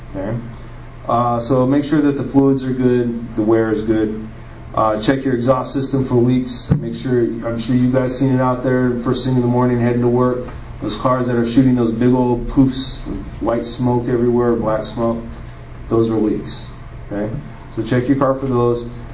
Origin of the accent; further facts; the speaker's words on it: California, United States; Okay, so I'm from Southern California, so I'm not used to this.